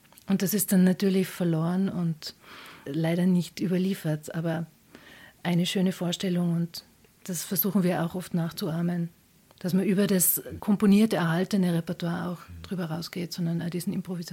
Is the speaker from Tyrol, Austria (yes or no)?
yes; Absam, Tyrol, Austria; also born or lived in Hall in Tirol; Ich bin in Hall in Tirol geboren, bin aber in Absam aufgewachsen.